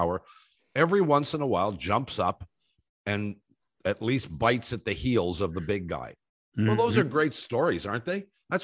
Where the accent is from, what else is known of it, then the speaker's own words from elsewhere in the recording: Columbus, Ohio, United States; I mean, I'm from Ohio, but I'm from Columbus, so I'm a Buckeye.